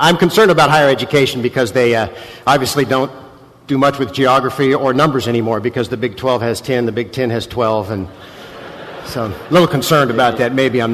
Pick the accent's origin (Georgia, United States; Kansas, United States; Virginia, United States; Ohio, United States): Kansas, United States; All right, Nebraska. I'm from Kansas.